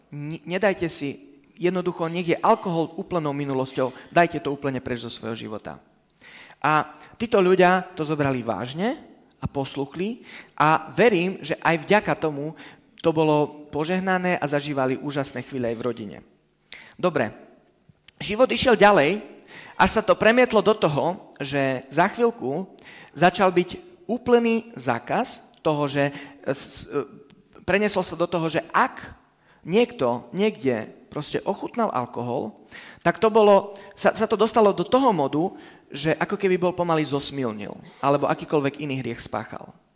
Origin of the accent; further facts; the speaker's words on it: Romania; poviem z kontextu, kde som vyrastal v Rumunsku